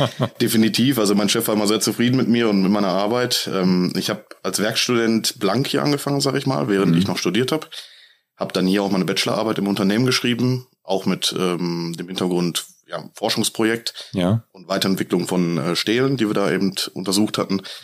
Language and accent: German; Bochum, North Rhine-Westphalia, Germany; also born or lived in Unna; Nee, geboren bin ich in Unna, aber ich bin seit meiner jungen Kindheit, also seit ich 1-2 Jahre alt bin, bin ich in Bochum.